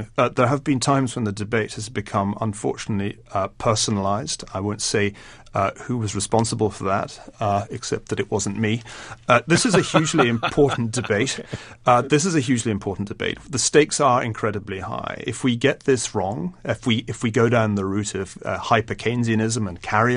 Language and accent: English; Glasgow, Scotland, United Kingdom; I come from Glasgow. You know, this is a post-industrial rust belt city. Most people of my generation who didn't get a good education ended up spending their lives on welfare or in jail.